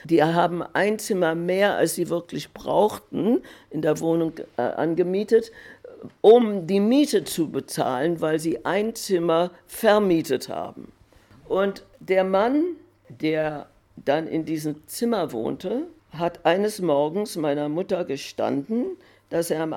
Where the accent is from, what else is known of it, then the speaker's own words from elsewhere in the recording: Melbourne, Victoria, Australia; German is a second language; Und wir folgten dann im Juni 1939 nach Melbourne auch, wo ich aufgewachsen bin. Auf dem Schiff lernte ich etwas Englisch.